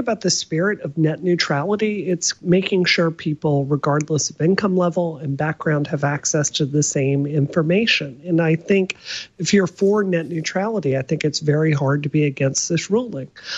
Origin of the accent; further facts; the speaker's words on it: Mississippi, United States; I come from Mississippi, and there's a kind of undercurrent that people from the Deep South are dumb, which is not true.